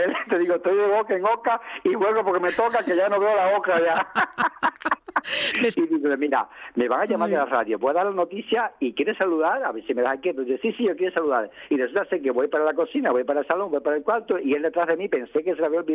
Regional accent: Asturias, Spain; yo soy nacido y criado en Asturias

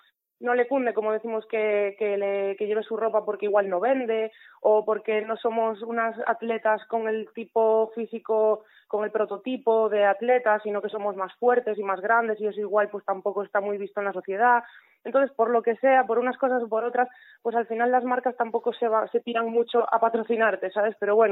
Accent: Mugardos, Galicia, Spain; mi único sponsor es mi pueblo, Mugardos

